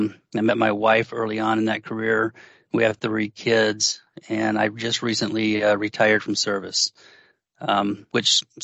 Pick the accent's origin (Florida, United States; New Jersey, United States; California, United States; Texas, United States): Florida, United States; So I'm born and raised in Florida, went to the University of Alabama